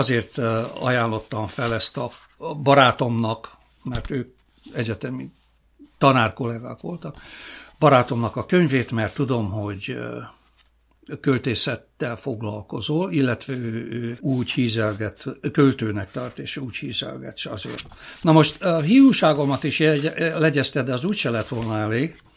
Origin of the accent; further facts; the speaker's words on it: Oradea, Bihor, Romania; de én is nagyon büszke vagyok arra, hogy bihari gyerek vagyok, és Nagyváradon születtem